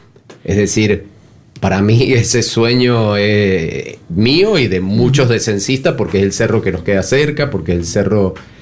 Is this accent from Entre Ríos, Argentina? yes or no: no; Mendoza, Argentina; Y para mí un sueño como mendocino y como amante del descenso y el mountain bike